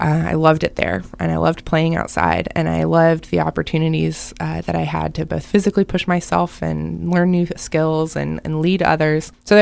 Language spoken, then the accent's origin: English; Tulsa, Oklahoma, United States; I think it was those early experiences of growing up in Tulsa, Oklahoma, in the way that I did, going to the schools that I did